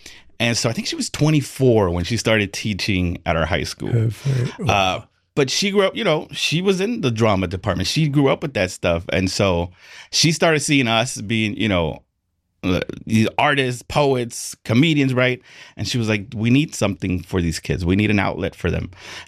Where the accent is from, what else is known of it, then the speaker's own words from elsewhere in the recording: Compton, California, United States; Growing up in Compton.